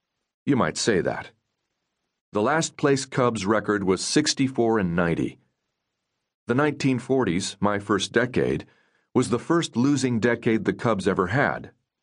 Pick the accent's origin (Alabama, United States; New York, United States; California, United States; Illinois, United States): Illinois, United States; Champaign; born there; I will begin with my beginning. I was born on Sunday morning, May 4th, 1941, in Champaign, Illinois.